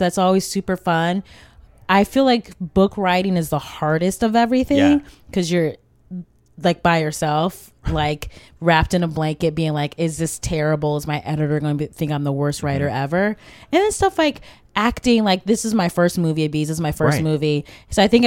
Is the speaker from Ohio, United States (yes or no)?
yes; Cleveland, Ohio, United States; So Vanessa and I really bond because we're both from Cleveland, Ohio.